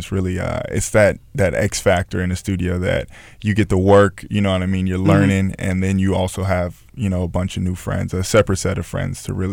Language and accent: English; Rancho Cucamonga, California, United States; I'm from Rancho Cucamonga, so I didn't have to drive.